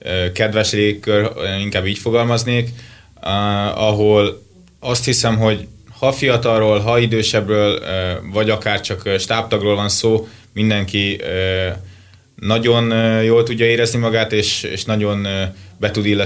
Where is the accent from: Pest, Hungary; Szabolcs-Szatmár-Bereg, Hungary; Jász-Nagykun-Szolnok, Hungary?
Pest, Hungary; Százhalombatta; now in Érd, Hungary; Egyrészt félig vagyok bevándorló, mert én 100 Szombatán nőttem fel, szóval hát nem olyan messze.